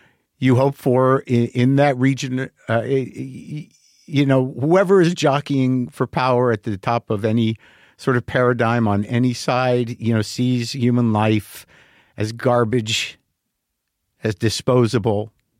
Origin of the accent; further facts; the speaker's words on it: United States; I'm an American Jew, and I, you know, felt scared there.